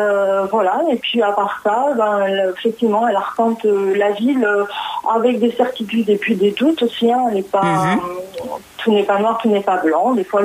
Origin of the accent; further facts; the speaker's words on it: Nice, Provence-Alpes-Côte d'Azur, France; born there; also born or lived in Paris; Je suis née à Nice et puis j'ai passé 22 ans à Paris pour faire une vie à Paris en fait. Et puis je suis revenue dans ma ville natale.